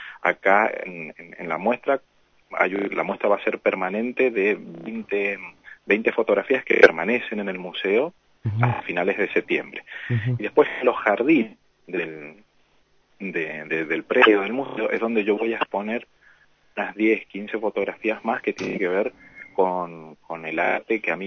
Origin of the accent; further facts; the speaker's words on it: Mendoza, Argentina; Mendocino, sí, soy mendocino.